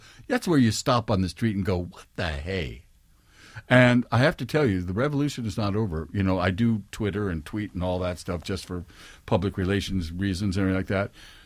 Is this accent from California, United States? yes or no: yes; San Francisco, California, United States; I grew up in San Francisco in the theatrical community.